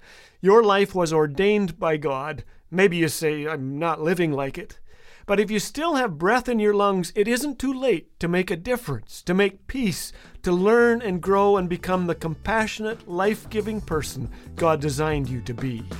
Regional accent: Scotland, United Kingdom; about the same as a Scotsman like me over-tipping in a restaurant.

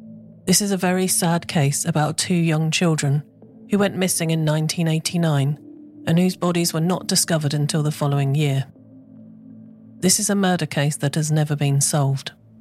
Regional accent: England, United Kingdom; I'm a little older than Charles and Jennifer, but to give you an idea of what it was like where I grew up in England, at a similar age to them

